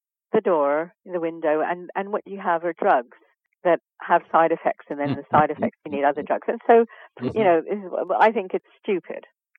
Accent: Canada; now in United Kingdom; Well, I'm originally Canadian

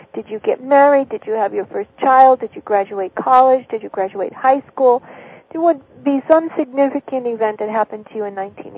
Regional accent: Florida, United States; You know, I'm from Florida. I live in Florida.

